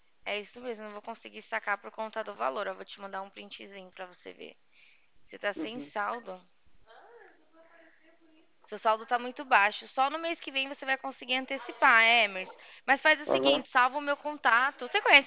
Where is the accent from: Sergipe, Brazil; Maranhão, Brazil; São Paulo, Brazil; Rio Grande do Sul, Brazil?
São Paulo, Brazil; born there; Eu nasci na Zona Leste